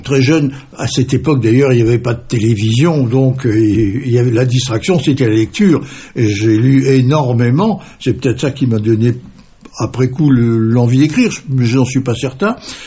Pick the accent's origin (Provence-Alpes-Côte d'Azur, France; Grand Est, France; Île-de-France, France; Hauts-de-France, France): Île-de-France, France; Paris; also born or lived in Normandy; je me considère maintenant bien imprégné et parfaitement Bourguignon. Mais en fait, j'ai passé toute mon enfance en Normandie et surtout en région parisienne, à Paris même d'ailleurs.